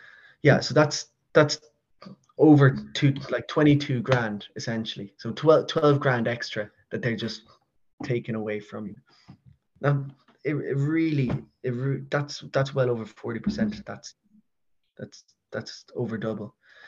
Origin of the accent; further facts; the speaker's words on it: Spain; I go over to Spain quite a good bit. I grew up in Spain.